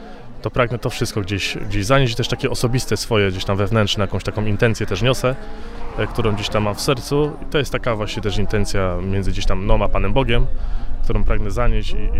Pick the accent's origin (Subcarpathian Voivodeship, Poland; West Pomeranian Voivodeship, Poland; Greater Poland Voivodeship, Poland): Greater Poland Voivodeship, Poland; Koźminek; bo ja z Koźminka, Opatowy też niedaleko mnie jest